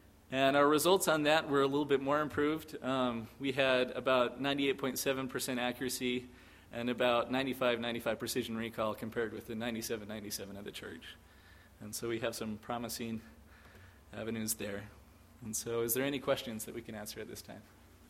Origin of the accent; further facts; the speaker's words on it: Provo, Utah, United States; born there; I was born in the Provo Hospital, but my parents resided in Orem.